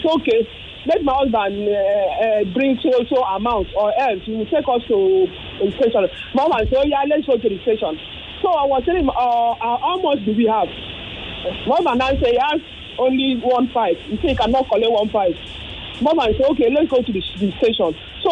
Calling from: Aja, Lagos, Nigeria; I'm calling from Aja. This is my first time of calling.

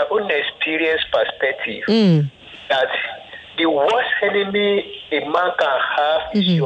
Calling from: Ikorodu, Lagos, Nigeria; I'm from Ikorodu.

